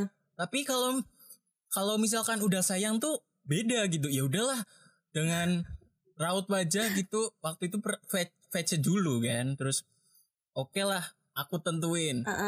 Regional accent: Bumiayu, Central Java, Indonesia; Kan aku dari daerah Bumi Ayu ya.

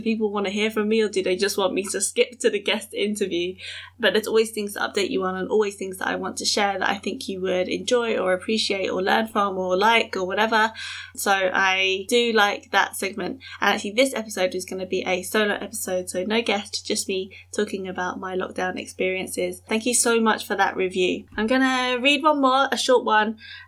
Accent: United Kingdom; born there; I host this podcast and I'm British born Chinese.

